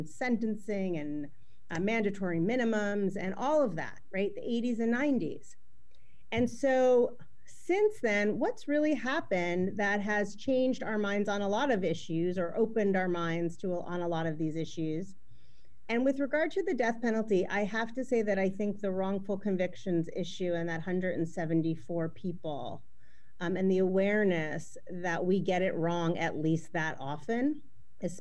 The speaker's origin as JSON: {"language": "English", "region": "East Coast", "country": "United States", "said": "And I remember clearly, I'm from the East Coast"}